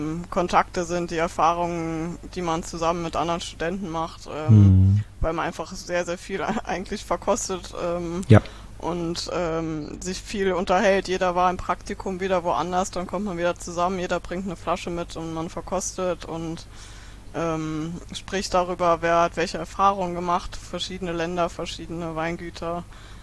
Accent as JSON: {"language": "German", "town": "Paderborn", "region": "North Rhine-Westphalia", "country": "Germany", "said": "Ich komme aus Nordrhein-Westfalen, Paderborn."}